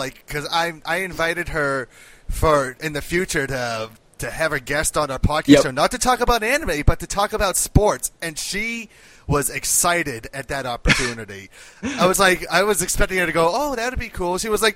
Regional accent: Boston, Massachusetts, United States; And if they know that I'm from Boston and the Bruins are facing the Kings, I might be fucked.

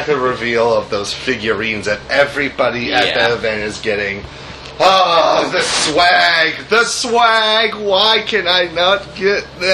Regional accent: Boston, Massachusetts, United States; I'm also happy, too, that the fact that it's taking place in Boston, my hometown.

